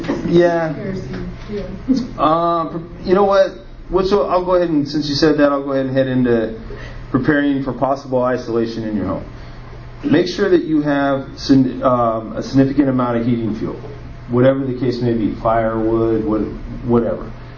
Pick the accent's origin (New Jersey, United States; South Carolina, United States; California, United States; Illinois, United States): California, United States; Okay, so I'm from Southern California, so I'm not used to this.